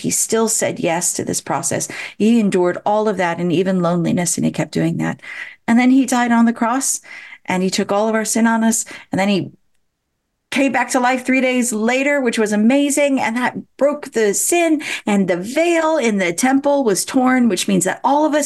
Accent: California, United States; now in United Kingdom; I grew up in California, so spiders were poisonous there. Not so much in Britain, but, you know, in my head, it still is.

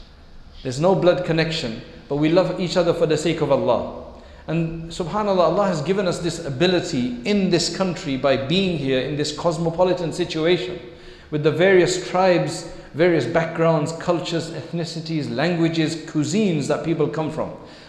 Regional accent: United Kingdom; so we are British of Indian heritage

